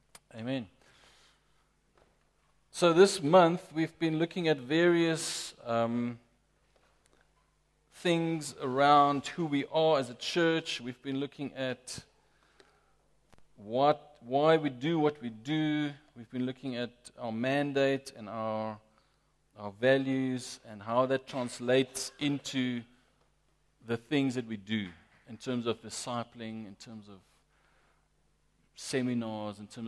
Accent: Pretoria, Gauteng, South Africa; born there; also born or lived in United Kingdom; I was born in Pretoria, so it's great to be back. My family and I moved back to Pretoria a month ago, actually exactly a month ago today. We were living in the UK for 6 years

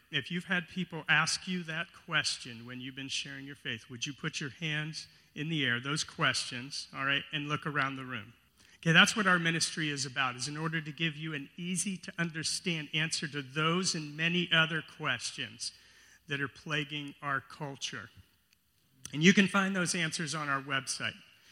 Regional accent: United States; I come from the United States, but I also come from a very strange place in the country, and it's called California.

